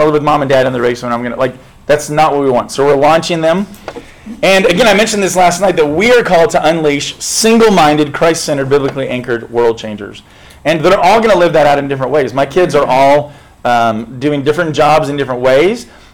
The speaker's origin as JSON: {"language": "English", "town": "San Diego", "region": "California", "country": "United States", "tie": "born or raised there", "said": "I grew up in San Diego"}